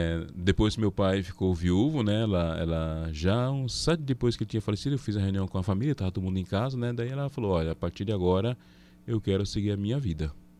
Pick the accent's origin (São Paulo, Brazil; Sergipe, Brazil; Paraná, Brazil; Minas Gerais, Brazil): Paraná, Brazil; Toledo; also born or lived in Assis Chateaubriand; Por os 10 anos, aí fomos para a área rural, no município de Toledo, lá em que eu, de fato, me criei, me formei